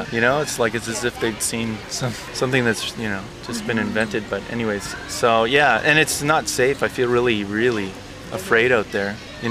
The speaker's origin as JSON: {"language": "English", "town": "Montreal", "region": "Quebec", "country": "Canada", "also_born_or_lived": "Toronto", "lives_now": "Hamilton, Canada", "said": "I'm from Montreal, and I live in Hamilton. We were living in Toronto"}